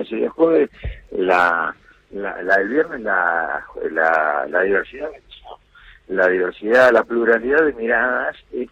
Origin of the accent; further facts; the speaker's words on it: Rosario, Santa Fe, Argentina; now in Buenos Aires, Argentina; Soy de Rosario y vivo aquí, ¿no? Vivo okay. Aquí, tengo casi toda la semana estoy en Buenos Aires, pero me gusta estar en Rosario, sí. En el lugar donde nací, ¿no?